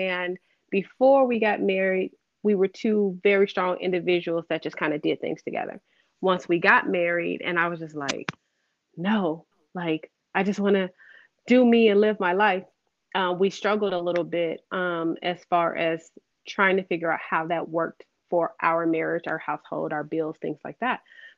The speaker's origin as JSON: {"language": "English", "town": "Chicago", "region": "Illinois", "country": "United States", "tie": "born or raised there", "lives_now": "San Antonio, United States", "said": "So I'm born and raised in Chicago"}